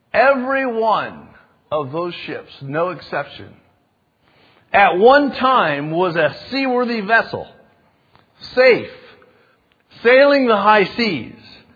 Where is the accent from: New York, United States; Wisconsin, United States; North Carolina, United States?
North Carolina, United States; As you all know, there is a place in North Carolina, we're from North Carolina, called the Outer Banks.